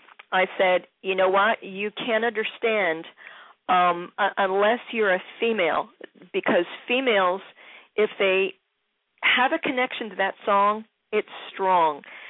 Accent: Philadelphia, Pennsylvania, United States; and of course I grew up in Philly, just across the bridge.

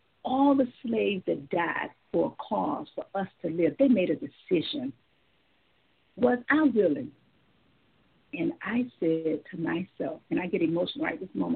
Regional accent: West Palm Beach, Florida, United States; I drive out of my hometown, West Palm Beach, to Miami, 40 years, because I'm Black and I'm a female.

